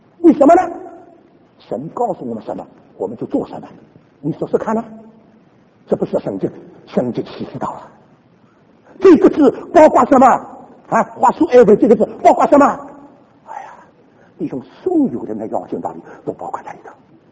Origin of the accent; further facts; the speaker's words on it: Shanghai, China; 我们上海人就这个毛病。